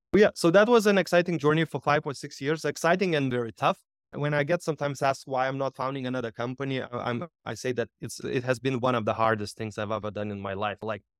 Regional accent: Lithuania; I'm from Lithuania and I'm a general partner and founder of a boutique VC called Founder Heads.

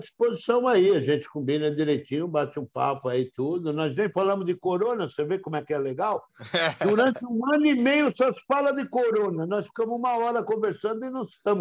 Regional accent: Blumenau, Santa Catarina, Brazil; also born or lived in São Paulo / New York; Eu tenho orgulho de ser de Blumenau. Tenho orgulho de ter passado a minha infância em Blumenau.

